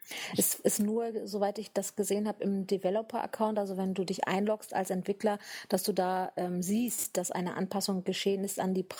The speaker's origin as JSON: {"language": "German", "country": "Switzerland", "said": "Das darf man als Schweizer ja ruhig mal sagen."}